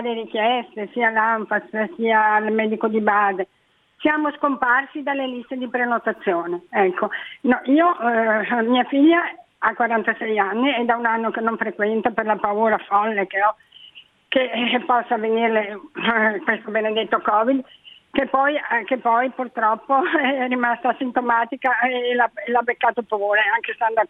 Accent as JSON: {"language": "Italian", "town": "Genoa", "region": "Liguria", "country": "Italy", "said": "io sono di Genova e calcolo onda mia"}